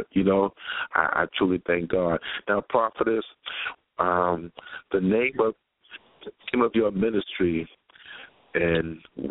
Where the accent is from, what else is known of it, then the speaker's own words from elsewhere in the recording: New York, United States; now in Florida, United States; I know a life of living in Florida for over 13 years. I'm originally from New York, so I know a lot of pastors and preachers out there.